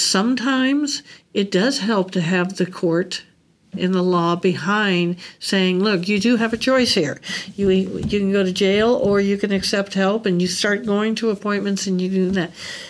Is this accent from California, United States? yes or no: yes; California, United States; also born or lived in Colorado; now in Omaha, United States; I mean, I grew up in California. I lived in Colorado for a while and all that.